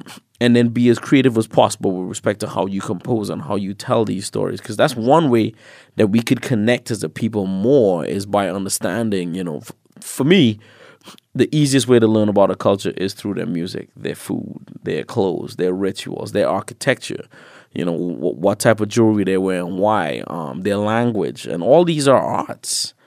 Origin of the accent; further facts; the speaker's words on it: Trinidad & Tobago; So like even though I'm from Trinidad, my great-grandfather's from Martinique, my great-grandmother's from Montserrat.